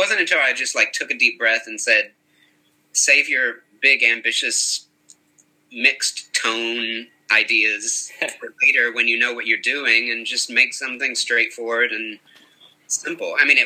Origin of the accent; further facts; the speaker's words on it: the Carolinas, United States; I grew up in the Carolinas.